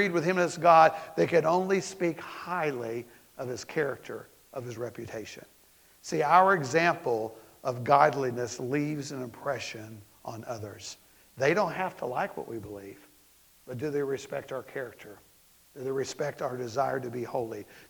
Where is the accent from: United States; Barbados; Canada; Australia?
Australia; I'm not from the area. I'm from Australia.